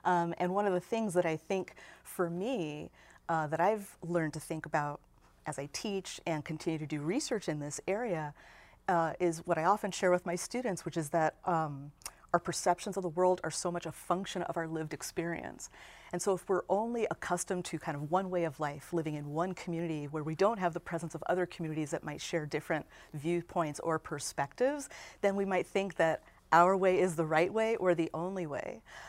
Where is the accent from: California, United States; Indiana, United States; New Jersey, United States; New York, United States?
Indiana, United States; Gary; Well, you know, so I was growing up in Gary in the 70s and 80s, right?